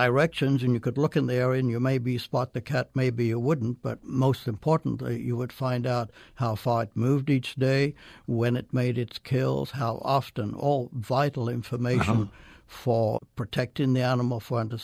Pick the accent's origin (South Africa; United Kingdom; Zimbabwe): Zimbabwe; moved away as an adult; now in United States; I grew up in Zimbabwe, and I always wanted to study wildlife, and where better to study than Africa?